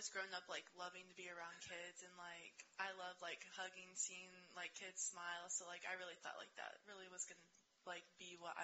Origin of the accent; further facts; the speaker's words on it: Alabama, United States; also born or lived in Indianapolis; Yeah, well, I grew up in Alabama as well.